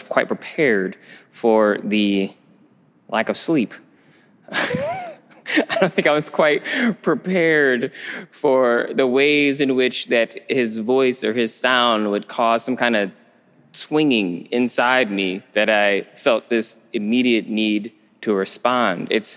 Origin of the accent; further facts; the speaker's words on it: Michigan, United States; I'm from Michigan, so we get married really, really young at home.